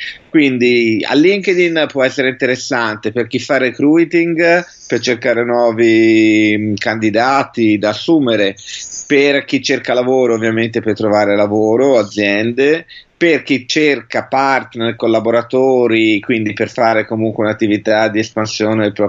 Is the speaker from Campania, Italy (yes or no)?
no; Florence, Tuscany, Italy; born there; moved away as an adult; now in Milan, Italy; Io sono nato a Firenze e a 26 anni mi sono trasferito a Milano per lavoro.